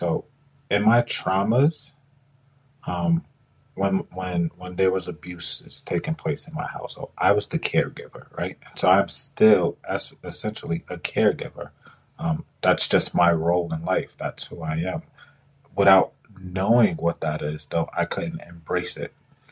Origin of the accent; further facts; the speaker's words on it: Brooklyn, New York, United States; Those were my goals at 5, 6, 7, 8 in Brooklyn, right? So I was born and raised in Brooklyn.